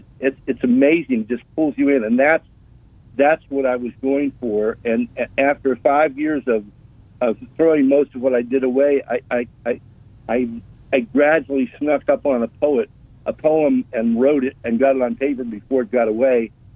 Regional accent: Windber, Pennsylvania, United States; also born or lived in Johnstown; I was born in Johnstown, Pennsylvania, which is a steel town. And I grew up in Windsor, Pennsylvania, which is a coal town.

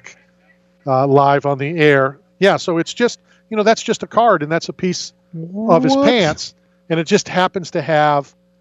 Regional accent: Philadelphia, Pennsylvania, United States; born there; I was born in Philadelphia. My dad loved the Philadelphia Phillies.

